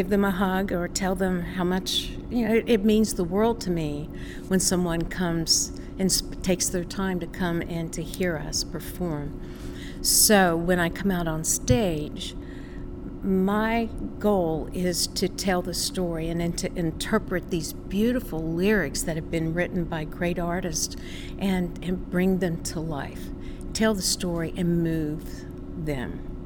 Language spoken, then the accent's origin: English; Princeton, West Virginia, United States; I'm originally from Princeton, West Virginia.